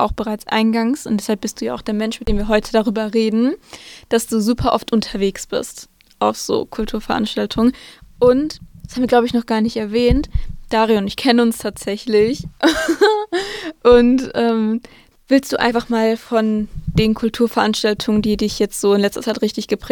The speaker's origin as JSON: {"language": "German", "town": "Marl", "region": "North Rhine-Westphalia", "country": "Germany", "said": "Das Ding ist, dazu muss man sagen, ich komme ja auch aus Mal."}